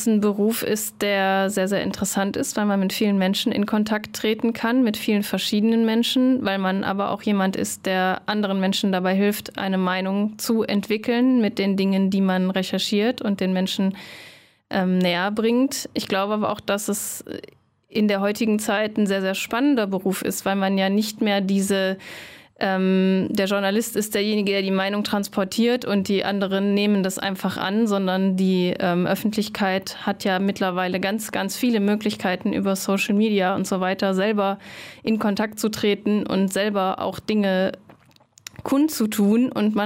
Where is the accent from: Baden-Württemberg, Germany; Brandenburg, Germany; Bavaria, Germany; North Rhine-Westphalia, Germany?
North Rhine-Westphalia, Germany; Viersen; now in Cologne, Germany; bin aufgewachsen in Viersen am Niederrhein